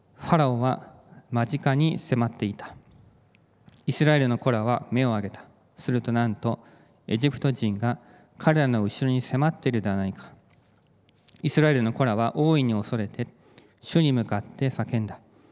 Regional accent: Yokosuka, Kanagawa, Japan; now in Ibaraki, Japan; 私の実家は横須賀にあります。三浦半島の山と海に囲まれた環境で小さい頃から育ってきました。山があってトンネルがあって海があって潮の香りがして、そんな環境でしたので、5年前にこちらの茨城に来てです

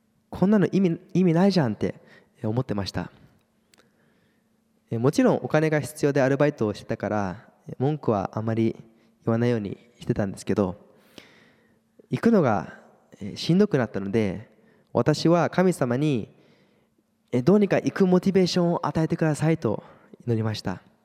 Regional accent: Canada; まあ私がカナダで育ったこととか

